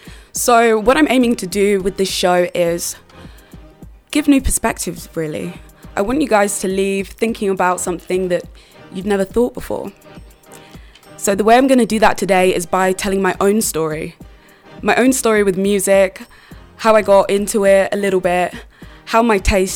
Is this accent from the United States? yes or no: no; East Midlands, United Kingdom; my mum's side, my family is Jamaican, and on my dad's side, they are Dominican. So, I grew up in the Midlands, in Northamptonshire, and to be honest, there weren't that many black people around.